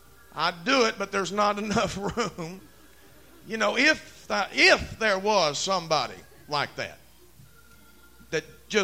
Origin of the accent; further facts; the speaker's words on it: Texas, United States; Hey, man. I'm from East Texas, man.